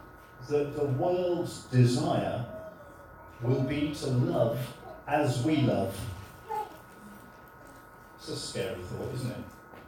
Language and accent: English; England, United Kingdom; which is a really difficult thing to say for most of us because we're English.